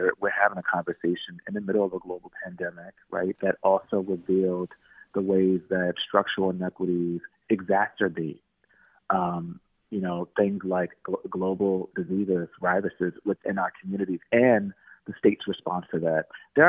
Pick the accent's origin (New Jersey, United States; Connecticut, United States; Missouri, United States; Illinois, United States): New Jersey, United States; Camden; the ways that we were sort of riled against as working poor people growing up in Camden, New Jersey.